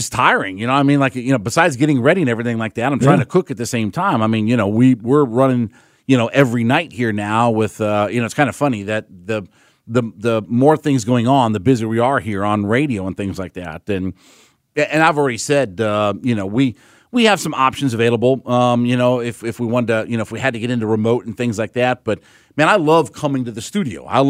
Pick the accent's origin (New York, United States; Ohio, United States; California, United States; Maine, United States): Ohio, United States; Canton; I grew up in Canton, Ohio, and, my whole experience, growing up in that town, in a small town, it was local flavor.